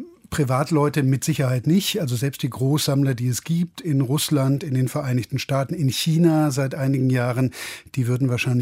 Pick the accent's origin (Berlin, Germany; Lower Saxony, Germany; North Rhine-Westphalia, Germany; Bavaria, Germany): North Rhine-Westphalia, Germany; Wuppertal; born there; ich bin geboren in Wuppertal